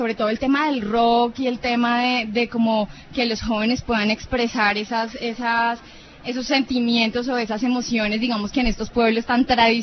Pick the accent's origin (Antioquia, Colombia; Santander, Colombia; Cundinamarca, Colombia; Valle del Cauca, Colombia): Cundinamarca, Colombia; Tabio; somos de Tenjo, yo soy de Tabio, David es de Tenjo